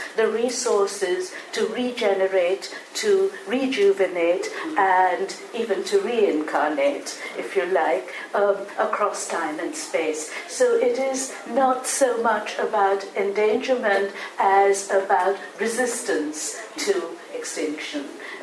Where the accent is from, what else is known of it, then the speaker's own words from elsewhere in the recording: India; you know, I'm Indian, and thousands of things crowd into my mind every time I want to speak.